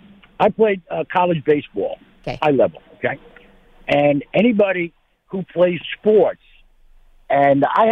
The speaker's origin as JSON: {"language": "English", "region": "New York", "country": "United States", "tie": "born or raised there", "said": "Maggie, I grew up in Nassau County. I used to listen to you on the fan."}